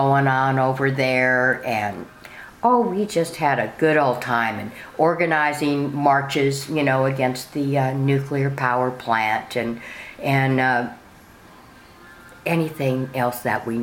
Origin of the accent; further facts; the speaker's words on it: Seattle, Washington, United States; born there; moved away as an adult; now in Austin, United States; I was born in Seattle, Washington in 1949. And I moved to Austin in 1967 to go to UT